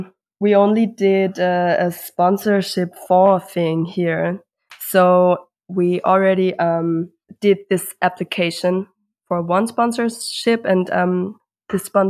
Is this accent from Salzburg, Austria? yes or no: no; Vienna, Austria; We're from Vienna